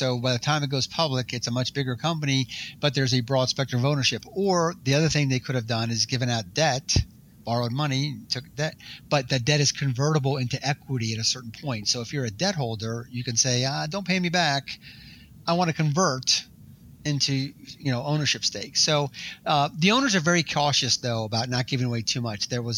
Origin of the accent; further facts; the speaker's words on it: East Coast, United States; because we're from the East Coast and we didn't know any better.